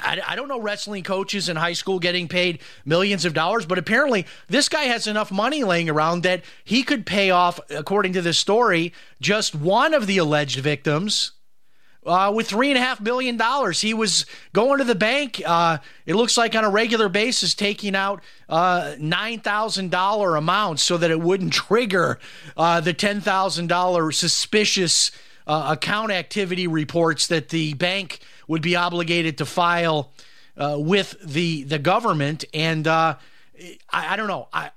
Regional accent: Chicago, Illinois, United States; I grew up in the Chicago area.

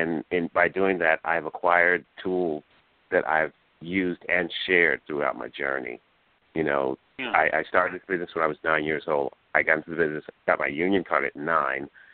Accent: New York, United States; also born or lived in Los Angeles, United States; I'm from New York. I was raised and born in New York, but I lived in L.A. for about over 20 years. And I just moved back home

